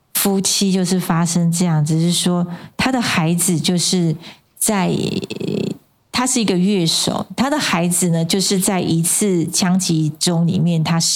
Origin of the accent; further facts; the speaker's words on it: Taiwan; 但是我们台湾人的心要一致